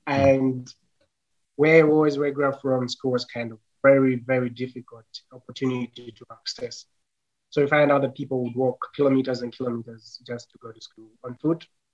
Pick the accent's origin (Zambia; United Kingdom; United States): Zambia; English is a second language; And I'm from Zambia, Africa.